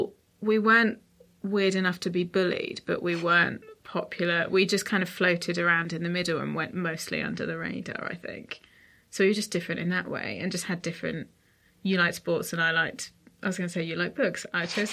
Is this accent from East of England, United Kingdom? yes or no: no; Portsmouth, South East England, United Kingdom; Hailing Island, we're from Portsmouth, so okay.